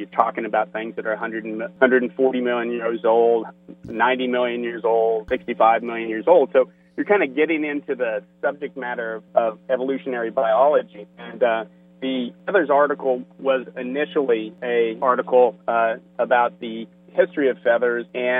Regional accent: Kansas, United States; you know, I'm from Kansas and I had an uncle who always said that you have to ride the horse in the direction it's going.

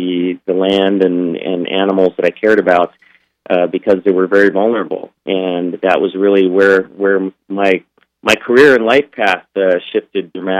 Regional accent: Chicago, Illinois, United States; Well, I grew up in Chicago, in the inner city, but I always had a love of the outdoors and wildlife.

